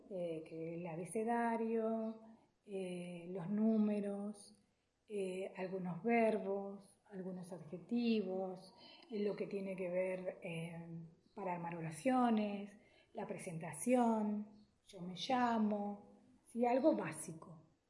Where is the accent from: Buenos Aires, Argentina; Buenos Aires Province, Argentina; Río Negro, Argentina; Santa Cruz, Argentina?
Río Negro, Argentina; Ingeniero Jacobacci; Soy nacida y criada aquí en Jacobacci.